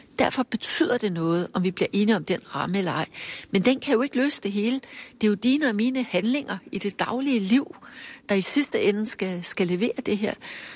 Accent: Holbæk, Zealand, Denmark; Jeg er vokset op 7 kilometer uden for Holbæk, men altså ikke på et landbrug eller noget.

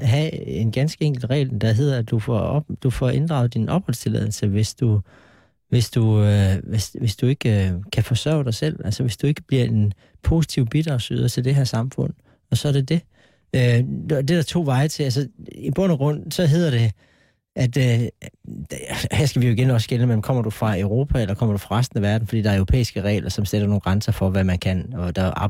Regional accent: Jutland, Denmark; det må jeg sige, at jeg er fra Jylland

